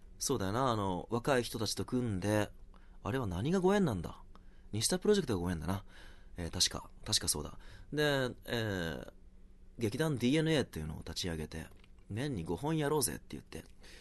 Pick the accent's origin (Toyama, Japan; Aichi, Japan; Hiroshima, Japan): Hiroshima, Japan; 広島から来ましたみたいな、芝居したいんですけどみたいな